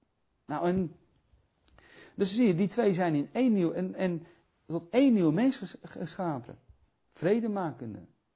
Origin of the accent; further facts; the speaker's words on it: Friesland, Netherlands; Ik zeg altijd dat wij, ik kom uit Friesland, officieel.